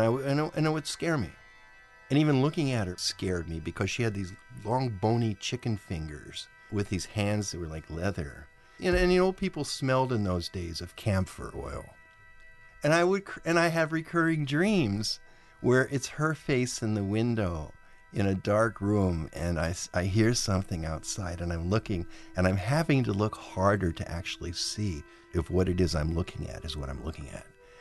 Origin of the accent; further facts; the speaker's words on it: Dallas, Texas, United States; how growing up in Norton Avenue in Dallas, you know, it's like, okay, Hungarian was spoken in our house from my grandmother